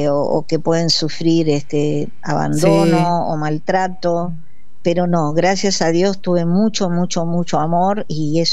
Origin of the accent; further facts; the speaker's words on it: Paso del Rey, Buenos Aires Province, Argentina; Yo crecí en Paso del Rey y Hermosa, la verdad que mi infancia, mi adolescencia fueron muy lindas, las viví plenamente en Paso del Rey, porque era un pueblo sumamente tranquilo.